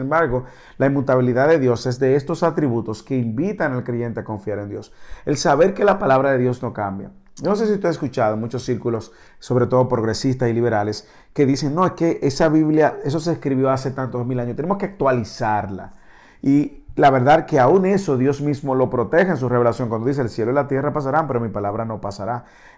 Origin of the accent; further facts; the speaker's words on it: Dominican Republic; moved away as an adult; now in Dallas, United States; desde el momento en que salimos de la República Dominicana, que tuvimos que depender de etapas de donaciones y gente que nos apoyara en nuestro tiempo en el seminario, cuando vinimos aquí a Dallas